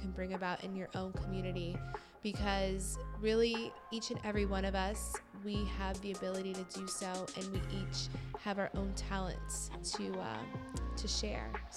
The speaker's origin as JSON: {"language": "English", "town": "Miami", "region": "Florida", "country": "United States", "tie": "born or raised there", "said": "Born and raised in Miami. I think I'm Cuban and Brazilian."}